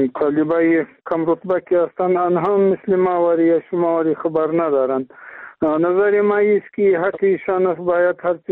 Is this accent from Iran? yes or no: no; Afghanistan; ما افغان هستیم